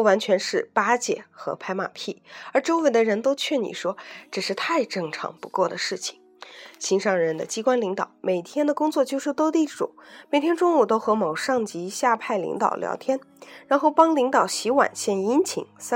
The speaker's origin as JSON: {"language": "Chinese", "country": "China", "tie": "born or raised there", "also_born_or_lived": "Shanghai", "said": "我的家乡属于三线城市，经济上呢并不是落后太多，但回来后我还是非常的不习惯"}